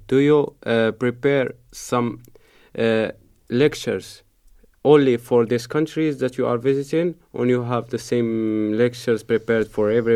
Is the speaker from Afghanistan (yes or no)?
no; Morocco; moved away as an adult; now in Spain; I came here to study from Morocco. I came to Spain and the experience was really amazing.